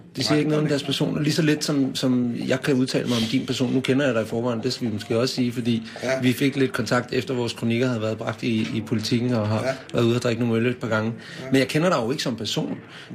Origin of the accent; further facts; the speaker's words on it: Gentofte, Capital Region of Denmark, Denmark; Gentofte.